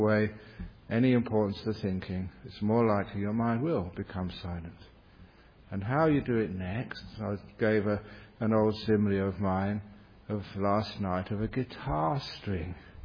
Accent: England, United Kingdom; I said, I'm not crazy, I'm just English.

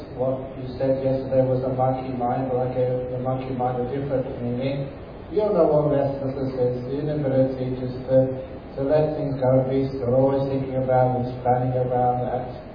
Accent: London, United Kingdom; born there; I like it really nice and cold, because I was born in London.

